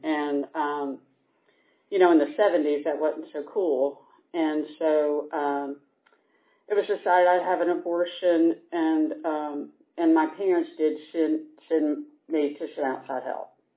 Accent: Stone Mountain, Georgia, United States; I grew up out in Stone Mountain on the Gwinnett County side, and very rural back then in the early 60s.

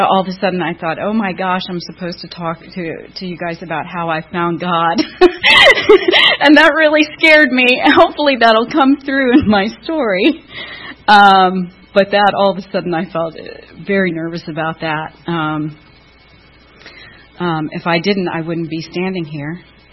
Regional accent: Sarasota, Florida, United States; And I am from Sarasota, Florida.

